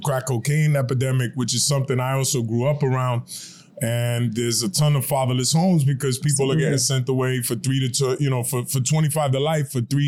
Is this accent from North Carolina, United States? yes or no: no; Bronx, New York, United States; I grew up in the projects in like the Northeast Bronx.